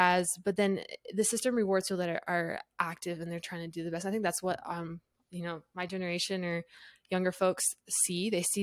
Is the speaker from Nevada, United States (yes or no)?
no; Utah, United States; Like, I was you know, born and raised in Utah, and so that made it so.